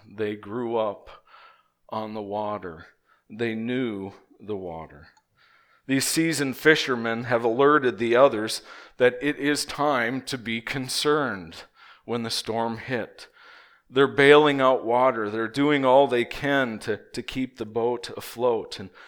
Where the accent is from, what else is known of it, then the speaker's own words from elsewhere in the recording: Minnesota, United States; Now I'm from Minnesota, so Red Lake and Mille Lacs Lake, they're really big lakes.